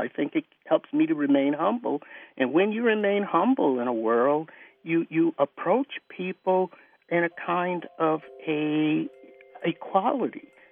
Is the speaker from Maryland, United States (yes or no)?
yes; Derwood, Maryland, United States; I'm from Durwood, Maryland.